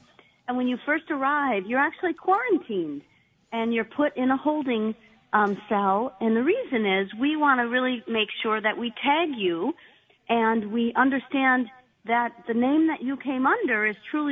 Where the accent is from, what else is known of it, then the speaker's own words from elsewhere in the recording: Minnesota, United States; I laugh because I'm from Minnesota originally, and when you talk about rain, you talk about buckets coming down.